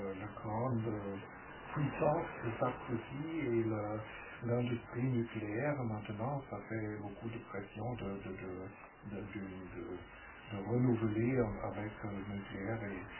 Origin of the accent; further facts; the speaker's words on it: Germany; French is a second language; moved away as an adult; now in Marseille, France; Comme vous entendez déjà dans mon accent, je suis pas français, je suis grandi en Allemagne.